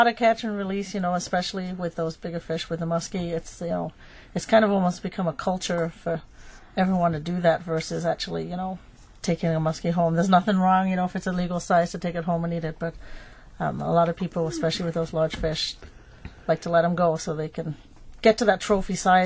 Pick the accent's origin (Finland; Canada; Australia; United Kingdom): United Kingdom; England; moved away as an adult; now in United States; I'm actually originally from England.